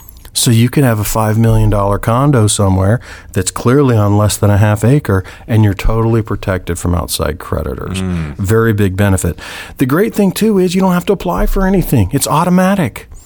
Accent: California, United States; And what's neat about the beaches is, I'm from California. The water's much colder there

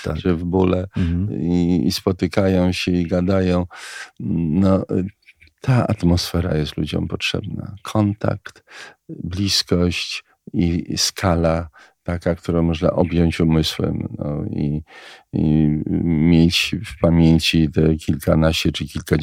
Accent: Warsaw, Masovian Voivodeship, Poland; No jak ja dorastałem w Warszawie, no to było właściwie morze gruzów.

